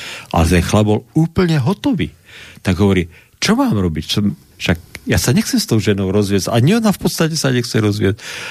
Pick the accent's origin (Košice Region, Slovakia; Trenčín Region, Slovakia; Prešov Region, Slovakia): Košice Region, Slovakia; Košice; Doma v Košiciach som bol kaplan 2 roky. Tak východniari sme samozrejme stále nábožensky tak nejako trošku viacej založení ako zvyšok.